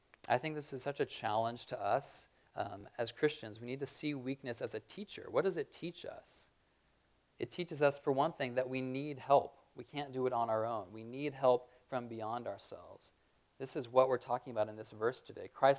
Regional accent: United States; I'm a product of American culture. I'm an American male.

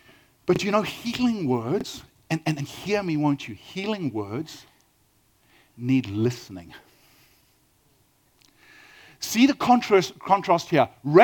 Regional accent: Durban, KwaZulu-Natal, South Africa; I grew up in Durban, you know

